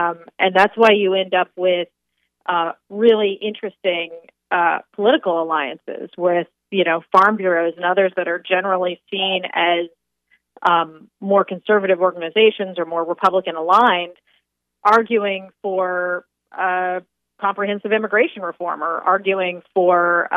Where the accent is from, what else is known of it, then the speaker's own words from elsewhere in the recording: California, United States; I certainly growing up in the Central Valley and then going back as a reporter there